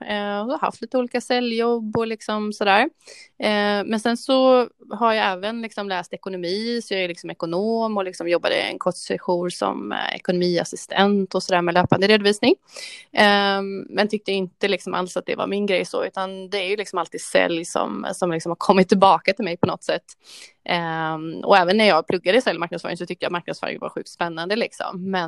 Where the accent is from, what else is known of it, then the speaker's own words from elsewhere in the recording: Gothenburg, Västra Götaland County, Sweden; now in Linköping, Sweden; Och sen så har jag bott en del utomlands och sådär. Men har nu då landat i Linköping. Fast jag är då från Göteborg, västkusten från början. Så nu bor jag här sedan 2 år tillbaka